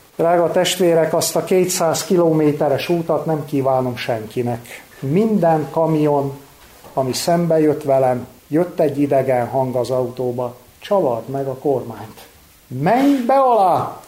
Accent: Cluj County, Romania; kalotaszegi magyar faluból származom. Kicsi koromba, fiatal koromba templomba jártam.

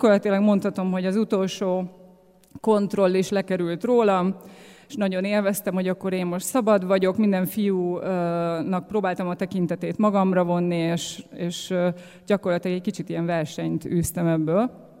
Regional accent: Hungary; Vidéki nagyvárosból származom

